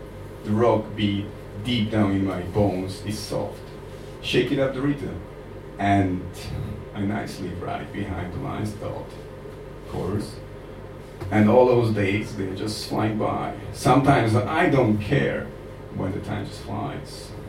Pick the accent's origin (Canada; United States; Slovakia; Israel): Slovakia; English is a second language; from Slovakia, for those who doesn't know.